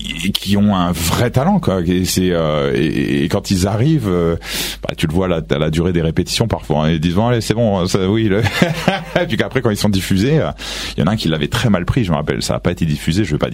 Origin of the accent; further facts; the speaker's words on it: Chartres, Centre-Val de Loire, France; also born or lived in Paris; Moi, je suis originaire de Chartres, dans le 28, et ça fait 15 ans que j'habite à Paris.